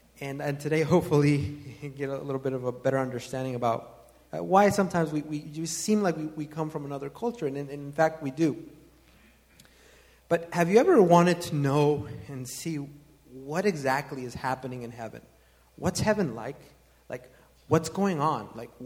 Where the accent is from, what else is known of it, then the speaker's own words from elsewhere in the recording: North Carolina, United States; I grew up in the South, in the state of North Carolina, basically surrounded by hillbillies.